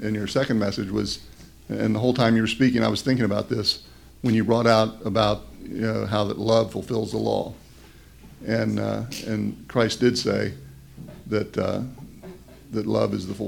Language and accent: English; Uniontown, Pennsylvania, United States; from Uniontown, Pennsylvania.